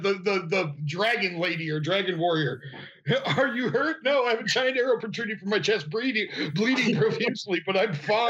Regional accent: Ohio, United States; It looked like where I grew up in Holmes County.

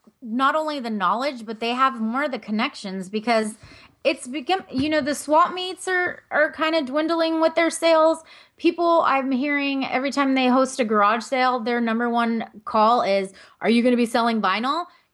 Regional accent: Los Angeles, California, United States; now in Santa Barbara, United States; I live in Santa Barbara. I'm from Los Angeles.

